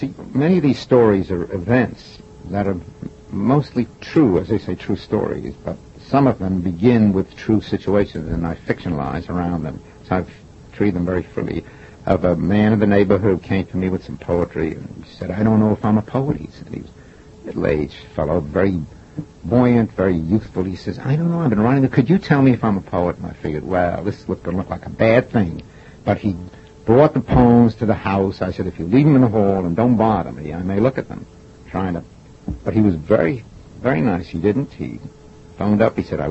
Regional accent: Coney Island, New York, United States; I got that growing up in Coney Island. You know, I lived in the street a lot as a kid

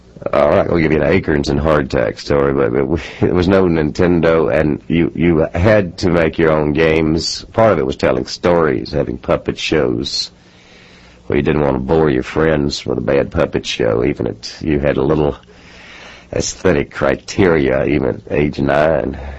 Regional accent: Pascagoula, Mississippi, United States; also born or lived in Clinton; I grew up in Pascagoula and Clinton, Mississippi, a little village near the state capital, Jackson.

